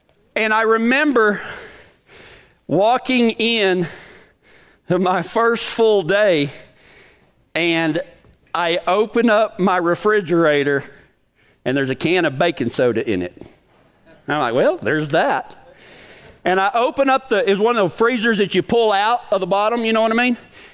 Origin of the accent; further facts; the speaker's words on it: Big Lake, Texas, United States; town cowboy kid from Big Lake, Texas, Texas Tech was, there was more people at Tech than there was in my hometown.